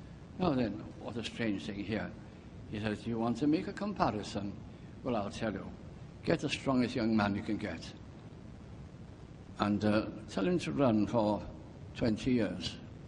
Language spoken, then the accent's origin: English; Wales, United Kingdom; moved away; also born or lived in North of England; I was from North Wales, but we moved during the last depression in the 30s to the north of England. And I hadn't been to my hometown for many years.